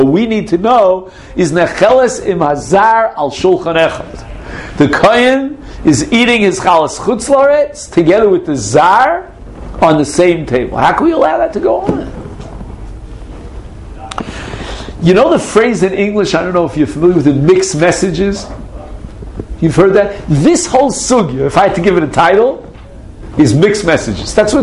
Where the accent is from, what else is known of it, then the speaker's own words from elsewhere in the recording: Brooklyn, New York, United States; You're from South Africa, right? And I'm from Brooklyn, New York.